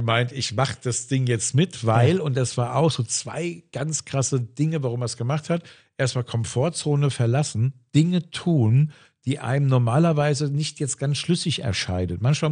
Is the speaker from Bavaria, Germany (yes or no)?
yes; Aschaffenburg, Bavaria, Germany; born there; Ich war ja Aschaffenburger. Ich bin in Aschaffenburg geboren. Bin ja auch vom Friedrich-Dessauer-Gymnasium damit 17 geflogen.